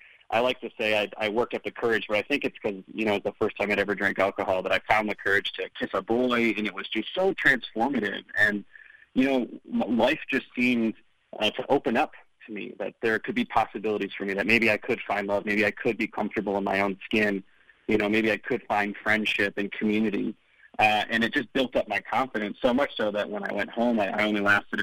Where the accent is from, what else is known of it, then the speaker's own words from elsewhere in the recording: Michigan, United States; growing up in Michigan as a, you know, closeted gay kid